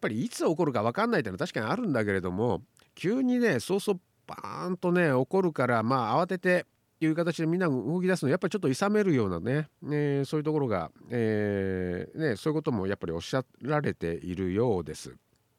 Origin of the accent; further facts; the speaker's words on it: Shizuoka, Japan; 私がまあ出身 の静岡県のね、まあ遠州灘から駿河湾にかけてのあたりですね。まあ、私子どもの頃からよく東海地震っていうのがいつか来るぞっていうふうにずっと言われてたんですね。